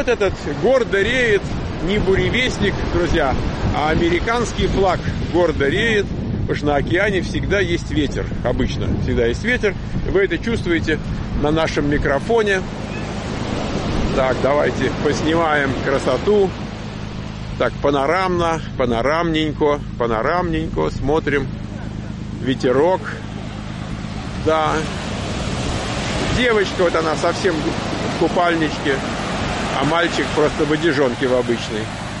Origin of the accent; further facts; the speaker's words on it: Moscow, Russia; а вот мы были из Москвы.